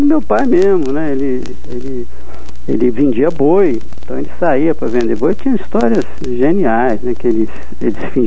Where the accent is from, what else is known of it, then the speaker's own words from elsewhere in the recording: Minas Gerais, Brazil; accent: mineiro; now in São Paulo, Brazil; É engraçado porque aqui eles falam que eu ainda tenho um sotaque mineiro forte. Mas eu vou em Passos e falo, pô, você não fala.